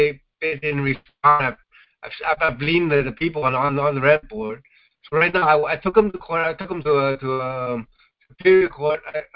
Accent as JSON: {"language": "English", "region": "California", "country": "United States", "said": "I'm from California."}